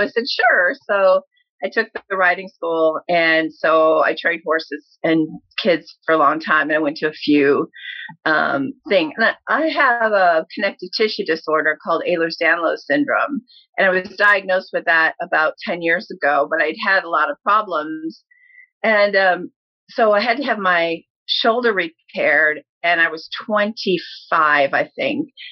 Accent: Portage, Indiana, United States; Well, I grew up in Portage. I graduated in 1984

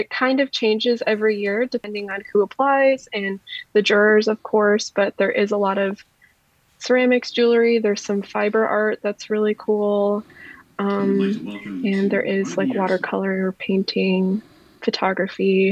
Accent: Chesterton, United States; I'm based in Chesterton. I've lived in Chesterton basically my whole life

